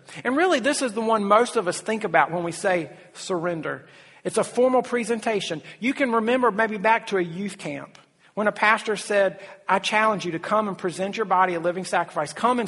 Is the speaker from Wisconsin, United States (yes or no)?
no; South Carolina, United States; And again, I'm from South Carolina. Everybody goes to church in South Carolina. That's the buckle of the Bible Belt.